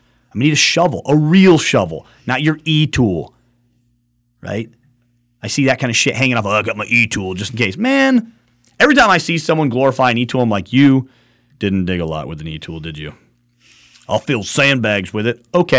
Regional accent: Jackson, United States; born there; I was born in Jackson. I didn't spend the majority of my life there.

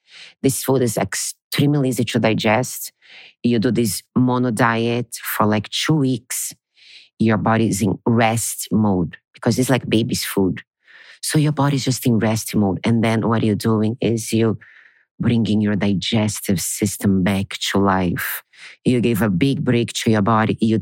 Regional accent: Brazil; moved away; I'm originally from Brazil and I've been living here for 12 years.

